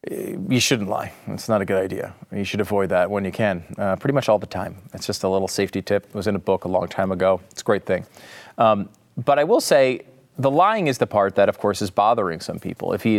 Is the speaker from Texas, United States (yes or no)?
no; Connecticut, United States; I'm from Connecticut. I never say "y'all."